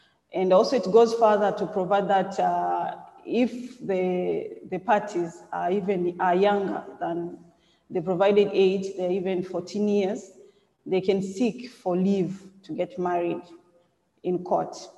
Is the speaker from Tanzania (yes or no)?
yes; Tanzania; As I've been introduced, I'm from Tanzania.